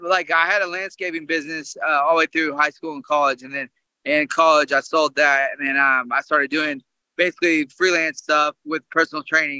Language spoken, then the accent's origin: English; Oklahoma, United States; I grew up in Oklahoma.